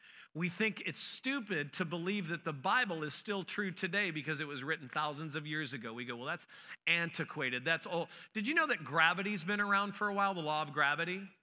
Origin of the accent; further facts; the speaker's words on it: Missouri, United States; I've told you I'm from Missouri